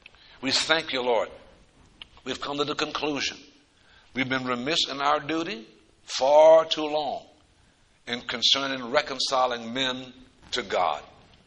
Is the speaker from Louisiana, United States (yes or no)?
yes; Donaldsonville, Louisiana, United States; From my hometown of Donaldsonville, Louisiana, to the Gulf of Mexico, the longest street in the world.